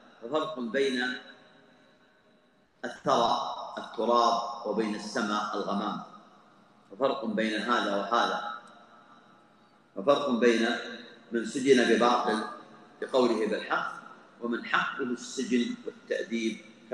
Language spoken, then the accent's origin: Arabic; Saudi Arabia; ونحن في بلادنا المملكة العربية السعودية